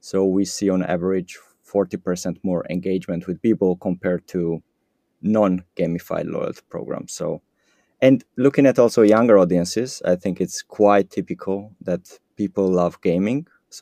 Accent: Georgia; first language Georgian; English is a second language; I'm from Georgia, and there we speak Georgian language. And in our language, we don't have article and we don't have genders.

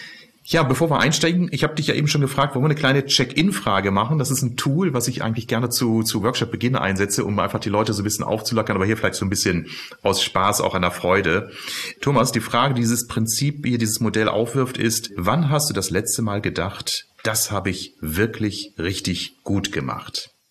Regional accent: Bielefeld, North Rhine-Westphalia, Germany; born there; gebürtiger Bielefelder

